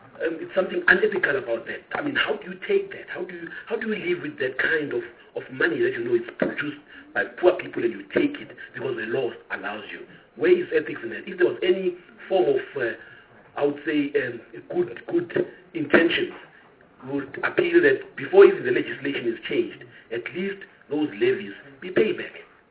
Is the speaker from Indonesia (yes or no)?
no; South Africa; I feel like I am a South African with rights after listening to what I'm hearing.